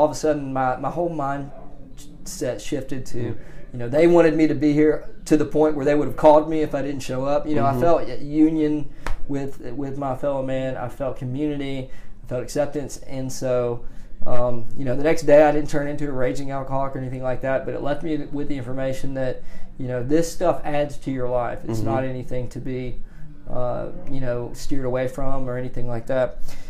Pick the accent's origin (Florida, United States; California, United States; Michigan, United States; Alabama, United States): Alabama, United States; Birmingham; I grew up in Birmingham. I'm a native of Alabama. To a good family. I remember being loved.